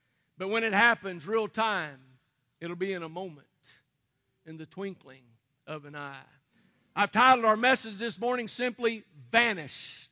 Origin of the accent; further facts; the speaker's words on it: Kulin, Missouri, United States; I'm from Kulin, Missouri.